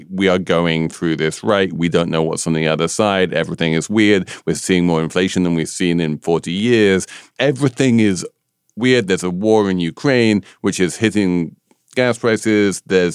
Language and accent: English; United Kingdom; a Brit, right?